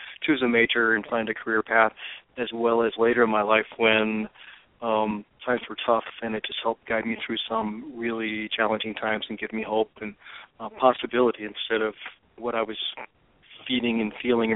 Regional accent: Richmond, Virginia, United States; But when I was a kid, I grew up in Richmond, Virginia, and it was becoming rapidly urbanized and suburbanized.

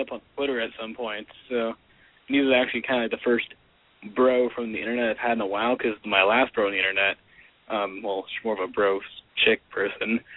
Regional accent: California, United States; I'm a journalist from the Bay Area.

